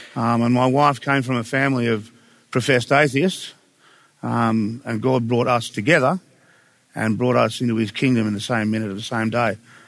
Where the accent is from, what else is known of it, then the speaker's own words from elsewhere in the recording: Carlingford, New South Wales, Australia; I grew up in Carlingford. Kingsland Estate, which is only about 500 metres that way.